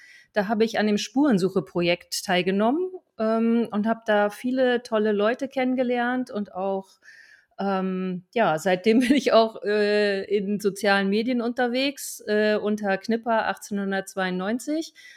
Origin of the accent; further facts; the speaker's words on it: Germany; moved away as an adult; now in Berlin, Germany; Ich bin eine Zugezogene, wie man so sagt. Ich bin aus der Nähe von Bremen, aber schon seit 1989 in Berlin.